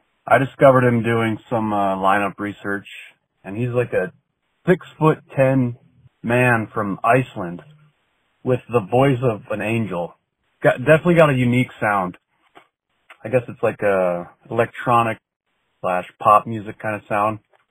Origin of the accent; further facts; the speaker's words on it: Asheville, North Carolina, United States; from Asheville, North Carolina.